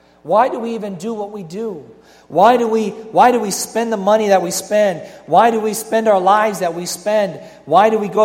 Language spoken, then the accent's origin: English; Detroit, Michigan, United States; I grew up in Eastside Detroit.